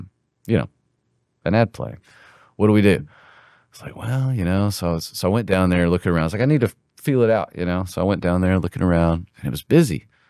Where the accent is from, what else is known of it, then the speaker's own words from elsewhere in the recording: Birmingham, Alabama, United States; I'm from Birmingham, so I. Yeah.